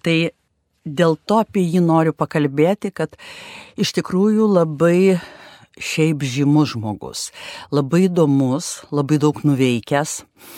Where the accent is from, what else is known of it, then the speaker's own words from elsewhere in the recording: Šilavotas, Kaunas County, Lithuania; kadangi esu iš Prienų rajono Šilavoto